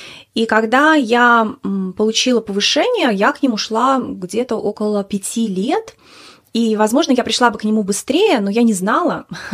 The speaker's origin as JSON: {"language": "Russian", "country": "Lithuania", "moved": "yes", "said": "я сама из Литвы, и выступала даже в финале в Риге на телевидении"}